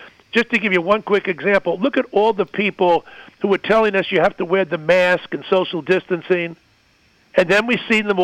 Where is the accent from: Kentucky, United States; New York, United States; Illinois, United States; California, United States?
New York, United States; New York City; I'm an Irish guy from New York City.